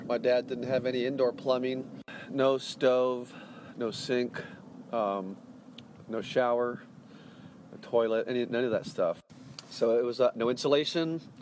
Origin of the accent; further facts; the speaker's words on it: Dallas, Texas, United States; I was always into the outdoors growing up in Dallas